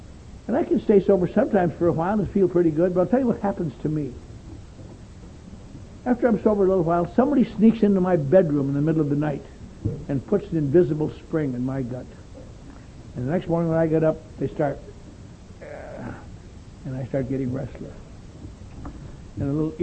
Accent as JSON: {"language": "English", "region": "Wisconsin", "country": "United States", "tie": "born or raised there", "said": "I was raised in the Norwegian Lutheran Church up in Wisconsin."}